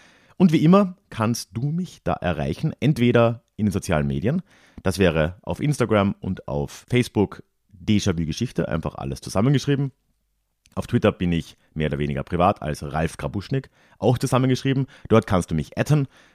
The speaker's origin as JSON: {"language": "German", "town": "Lenggries", "region": "Bavaria", "country": "Germany", "said": "Ich komme aber aus Lenggries in Oberbayern"}